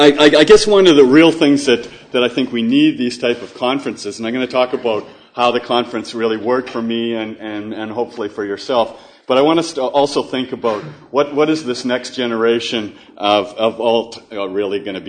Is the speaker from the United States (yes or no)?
no; Canada; I did have to introduce myself as a Canadian